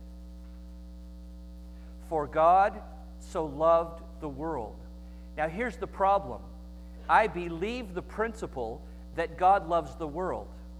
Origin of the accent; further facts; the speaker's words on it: Los Angeles, California, United States; I grew up in the Los Angeles area, in the area of Torrance and Carson, if you know LA. It's okay, I got out of there.